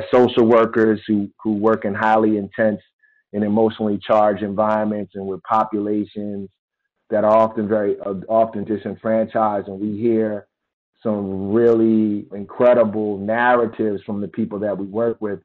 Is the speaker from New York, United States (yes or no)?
no; Philadelphia, Pennsylvania, United States; And so my experiences growing up in Philadelphia